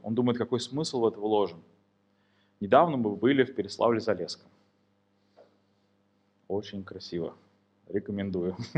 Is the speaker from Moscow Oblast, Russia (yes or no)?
no; Kazan, Tatarstan, Russia; born there; не за то, что я хороший человек, или за то, что я родился в Казани